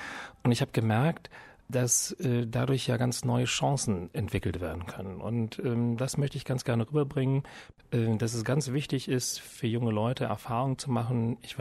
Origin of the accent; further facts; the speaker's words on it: Bottrop, North Rhine-Westphalia, Germany; born there; Ich selbst komme aus einer Arbeiterfamilie, ich bin in Bottrop geboren.